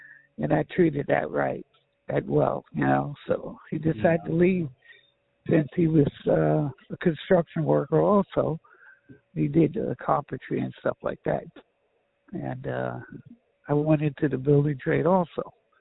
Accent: New York, United States; also born or lived in Blackstone; Well, I was born in this area. I was born in Blackstone. My father took our family to New York. And I grew up in New York. Went to school in New York, went to college in New York.

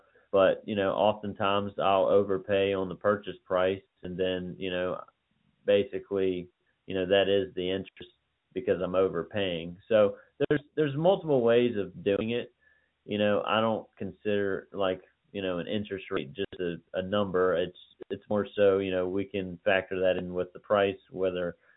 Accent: Mechanicsville, Virginia, United States; I grew up in Mechanicsville.

